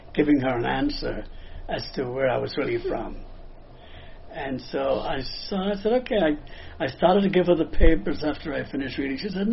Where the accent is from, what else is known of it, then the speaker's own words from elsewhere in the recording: Harlem, New York, United States; I was a kid from Harlem originally.